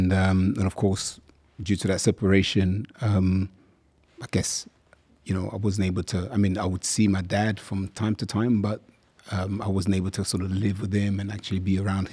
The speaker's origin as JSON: {"language": "English", "town": "Croydon", "region": "London", "country": "United Kingdom", "said": "I'm from London. So, Southeast London. I'm from a place called Croydon. I'm sure people would know Croydon."}